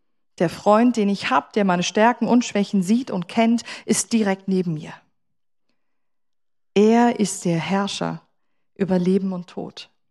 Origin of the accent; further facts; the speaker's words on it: Germany; Ich bin in einer ganz kleinen Gemeinde, Gründergemeinde, aufgewachsen in Deutschland.